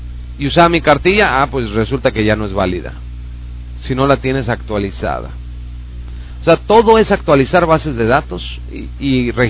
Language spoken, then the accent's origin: Spanish; Mexico; ¿Me las pides porque yo soy rubio? ¿Porque soy de tez blanca? ¿Porque para ti yo soy extranjero? ¿Cuando soy mexicano?